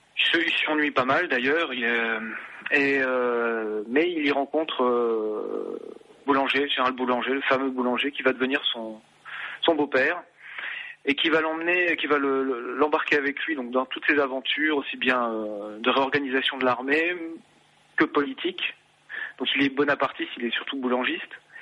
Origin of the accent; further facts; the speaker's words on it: Grand Est, France; now in Nancy, France; puisque je suis nancéen. Mm-hmm. Enfin, je suis lorrain et je suis donc nancéen d'adoption. Au demeurant, j'habite juste à côté d'une place qui s'appelle Drian